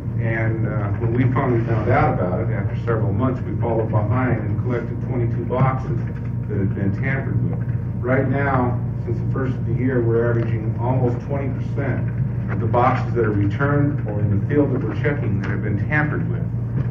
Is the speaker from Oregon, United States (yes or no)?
yes; Astoria, Oregon, United States; I'm from Astoria, Oregon.